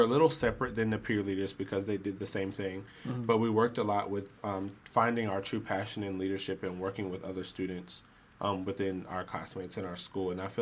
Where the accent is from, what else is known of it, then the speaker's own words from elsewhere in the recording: Lawrenceville, Georgia, United States; So I am originally from Lawrenceville, Georgia, where I grew up, and I went to Gwinnett County Public Schools.